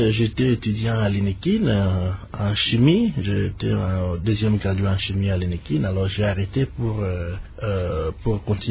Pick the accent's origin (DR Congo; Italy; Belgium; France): DR Congo; on est Congolais du sang et on est toujours Congolais.